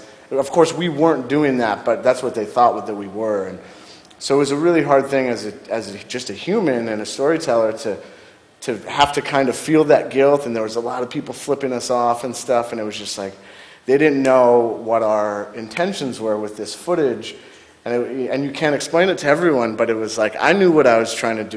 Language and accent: English; Auburn, California, United States; I'm taking the film in a couple weeks to my hometown in Auburn, California, up north